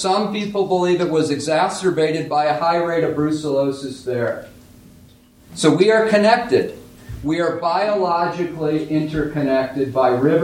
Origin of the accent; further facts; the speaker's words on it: Minneapolis, Minnesota, United States; also born or lived in Chicago; now in Jackson, United States; It was the first place that I settled when I left Chicago. I'm from Minneapolis originally.